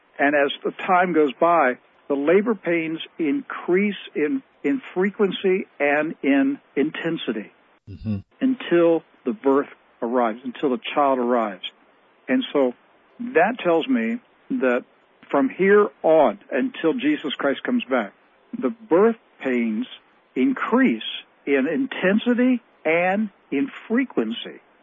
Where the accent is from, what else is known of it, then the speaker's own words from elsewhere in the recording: Maryland, United States; I grew up in Maryland, never had an earthquake that I remember, certainly not a magnitude 5.8.